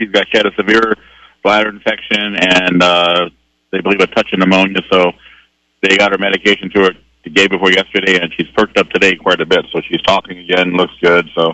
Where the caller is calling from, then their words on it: Raymond, Georgia, United States; I'm calling from my, I'm getting ready to be on my way out of Raymond, Georgia, heading to Mississippi today.